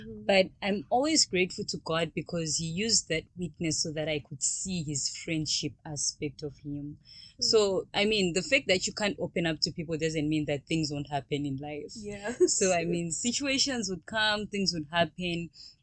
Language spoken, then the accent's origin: English; Zimbabwe; now in Moscow, Russia; I'm from Zimbabwe, and I'm a medical student currently studying at the National Research Medical University here in Russia, Moscow.